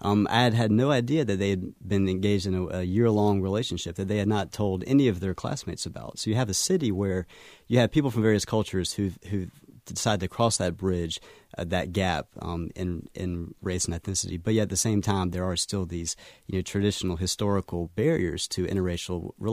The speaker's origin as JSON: {"language": "English", "region": "the South", "country": "United States", "accent": "Southern", "said": "I was amazed by how many people told me that I was an idiot simply because of my Southern accent"}